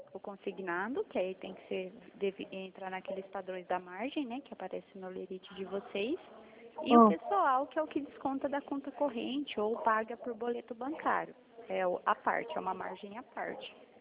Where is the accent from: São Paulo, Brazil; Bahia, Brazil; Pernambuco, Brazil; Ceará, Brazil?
São Paulo, Brazil; Americana; Sou de Americana.